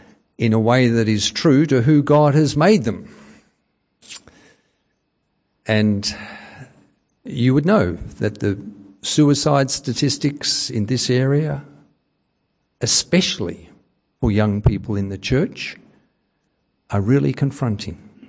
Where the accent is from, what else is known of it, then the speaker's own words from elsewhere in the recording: Forest Hill, Victoria, Australia; also born or lived in Ringwood; born in Ringwood Private Hospital when it was down there near where Eastland is, and as a preschooler went to Ringwood Uniting before we moved to Forest Hill